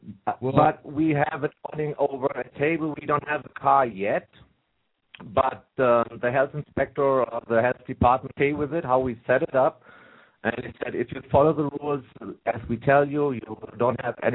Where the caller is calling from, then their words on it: Edmonton, Alberta, Canada; Hi, this is … I'm calling from Canada.